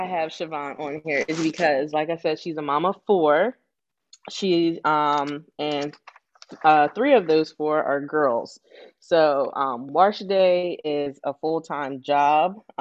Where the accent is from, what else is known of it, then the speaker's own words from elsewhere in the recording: Maryland, United States; As you know, I'm also from Maryland.